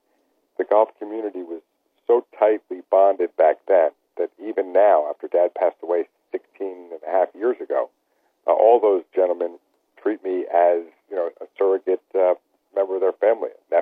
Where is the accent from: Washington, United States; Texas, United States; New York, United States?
New York, United States; Those are all our dad's friends, and we grew up in New York